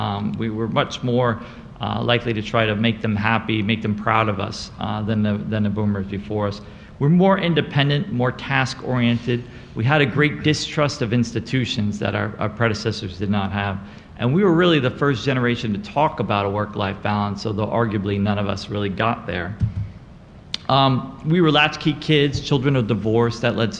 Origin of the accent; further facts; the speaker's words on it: New Orleans, Louisiana, United States; So I'm from New Orleans. This was a charity hospital.